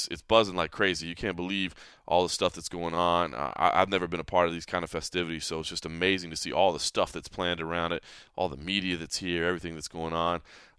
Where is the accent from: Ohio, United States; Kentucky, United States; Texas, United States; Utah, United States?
Texas, United States; But at least got to get to my home state, eat a little bit of crawfish, have a little bit of brisket, the things you got to do while you're in Texas.